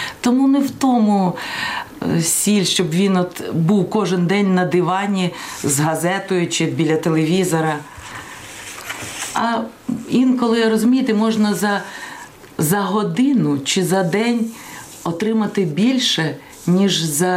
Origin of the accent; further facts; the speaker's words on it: Russia; Я вважаю, що я росіянка, мушу допомогти українцям